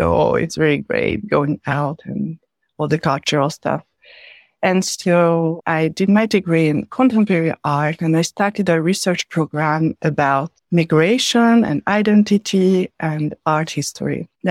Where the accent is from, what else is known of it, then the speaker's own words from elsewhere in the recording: Hungary; moved away as an adult; now in France; As you said, I'm Hungarian. I was born in Hungary and I came to France because of my studies.